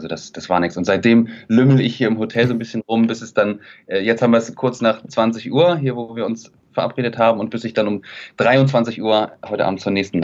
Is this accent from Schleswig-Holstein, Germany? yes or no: yes; Kiel, Schleswig-Holstein, Germany; Ich bin eigentlich Kieler, genau, auch wohnhaft in Kiel nach wie vor